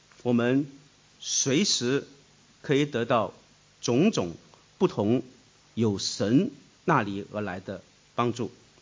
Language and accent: Chinese; China; 所以像我们中国人多牛啊